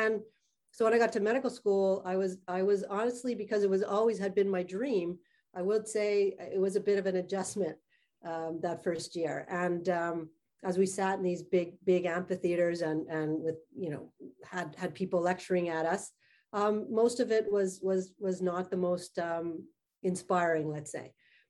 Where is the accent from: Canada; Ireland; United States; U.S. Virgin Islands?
Canada; Montreal, Quebec; I grew up in Montreal. I love the city. I love the diversity in the city.